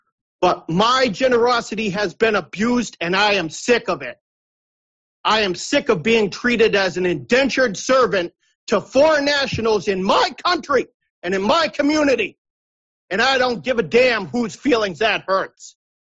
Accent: Massachusetts, United States; I'm born and raised on Cape Cod.

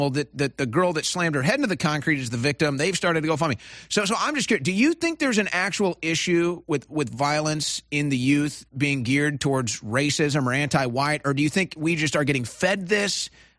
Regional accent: St. Louis, Missouri, United States; Like the one that went viral recently was actually in my hometown of St. Louis. I happen to know this area because I'm from there.

